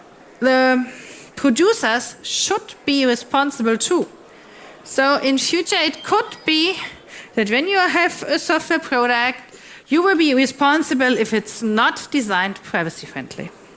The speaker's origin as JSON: {"language": "English", "region": "Northern Germany", "country": "Germany", "said": "I'm from Northern Germany, born in Northern Germany."}